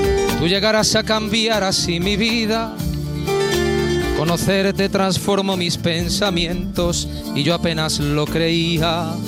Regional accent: Salamanca, Castile and León, Spain; en mi tierra, en Salamanca

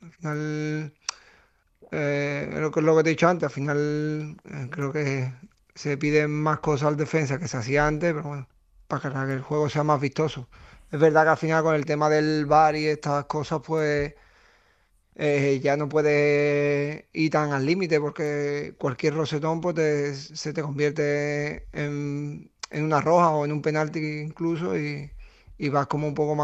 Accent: Seville, Andalusia, Spain; moved away; Yo salí de Andalucía, de Sevilla

